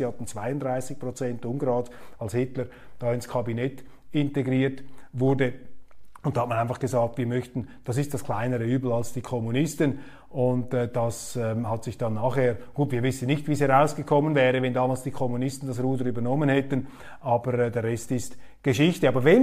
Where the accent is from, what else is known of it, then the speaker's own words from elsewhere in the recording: Switzerland; Aber als Schweizer sträubt sich etwas in mir.